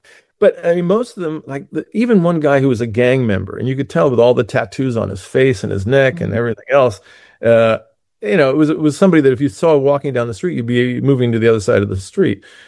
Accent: Switzerland; English is a second language; Well, actually, I grew up in Switzerland

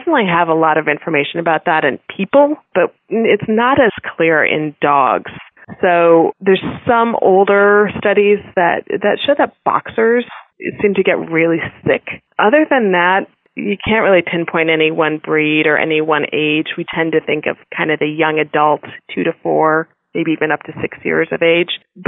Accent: Midwest, United States; moved away as an adult; also born or lived in East Coast; now in Tucson, United States; And I grew up in the Midwest, went to vet school on the East Coast, and moved to Tucson 17 years ago.

